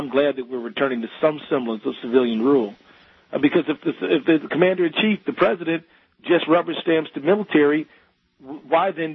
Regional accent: United States; I'm an American who cares about my country

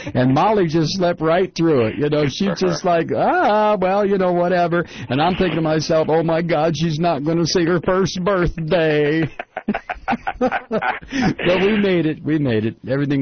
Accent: Atlanta, Georgia, United States; You know, we're from the country, man. We're from Atlanta, Georgia.

